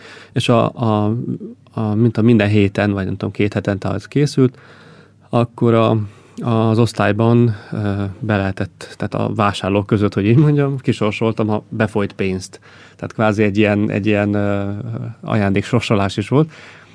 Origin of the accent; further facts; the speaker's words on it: Derekegyháza, Csongrád-Csanád, Hungary; also born or lived in Szentes; én Csongrád megyében születtem Szentesen, Szentes mellett egy kis községben, Derekegyházán élnek a szüleim most is, és ott is nőttem fel. Oda jártam általános iskolába értelemszerűen, és Szentesre jártam középiskolába.